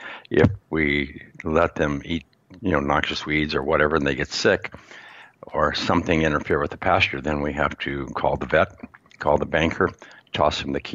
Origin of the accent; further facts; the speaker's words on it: Montana, United States; Well, first of all, I'll go back to, I grew up in Montana, and I spent about 30 years in the communications industry